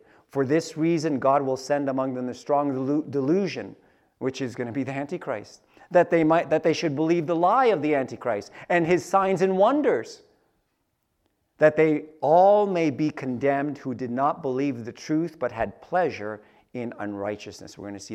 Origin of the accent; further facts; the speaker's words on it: Philippines; I might as well say that's 144,000 Filipinos. I'm Filipino.